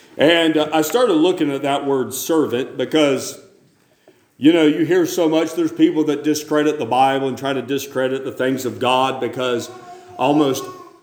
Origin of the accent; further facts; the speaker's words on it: Mocksville, North Carolina, United States; I'm from the South. And from Mocksville, Davie County, North Carolina.